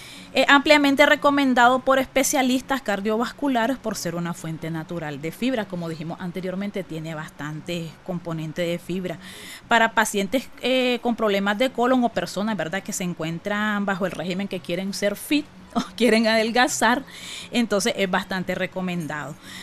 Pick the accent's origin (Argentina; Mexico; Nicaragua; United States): Nicaragua; nosotros como nicaragüenses